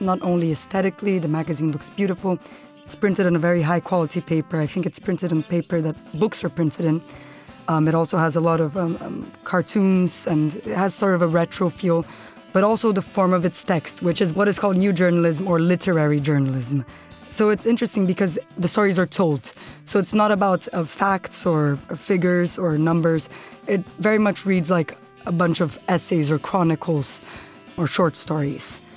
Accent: Brazil; my home country, Brazil.

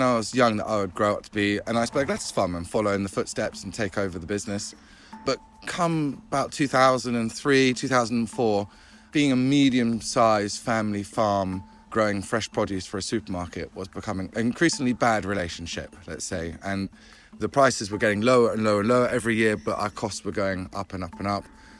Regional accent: Netherlands; moved away; We're a Dutch family. We emigrated from Holland. Well, I did, Mum and Dad did.

